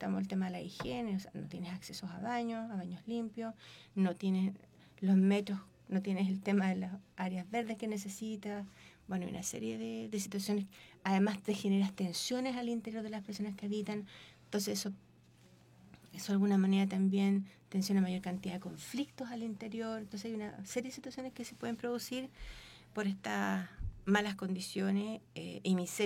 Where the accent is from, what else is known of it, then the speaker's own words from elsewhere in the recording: Chile; es sabido que nosotros somos bastante clasistas como chilenos.